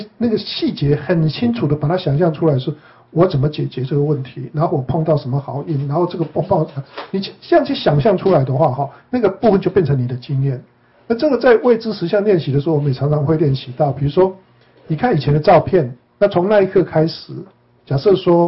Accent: Taiwan; moved away; 我从台湾过来的时候叫我说跟人家挥手啊

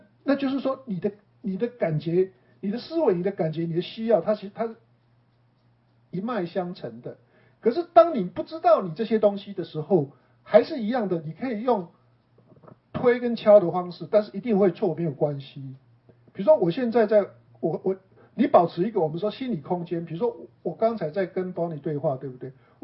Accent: China

